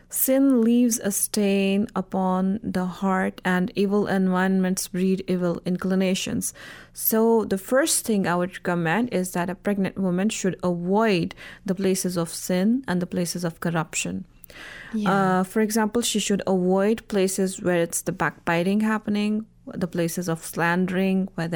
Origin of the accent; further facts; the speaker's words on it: Jammu and Kashmir, India; since we are from the Indian administrated Kashmir, so I was telling him I would love to stay in India for some time.